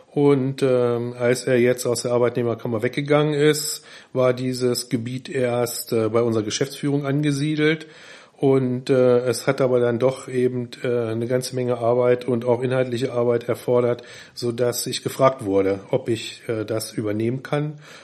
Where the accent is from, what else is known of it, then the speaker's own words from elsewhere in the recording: Braunschweig, Lower Saxony, Germany; also born or lived in Hannover; now in Bremen, Germany; Ich komme ursprünglich nicht aus Bremen, sondern aus Braunschweig. Da bin ich aufgewachsen, bis ich 20 war. Und als ich dann studieren wollte, bin ich nach Hannover gegangen.